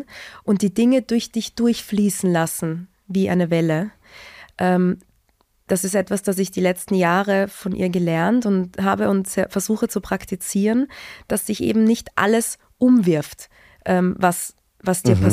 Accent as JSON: {"language": "German", "country": "Austria", "said": "Wir Österreicher lieben es ja."}